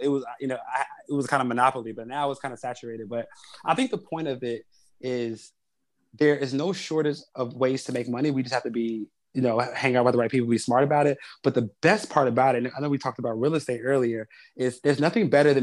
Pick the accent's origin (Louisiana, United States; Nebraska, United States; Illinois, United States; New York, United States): Illinois, United States; Chicago; So like, you know, the community, I grew up on the South Side of Chicago.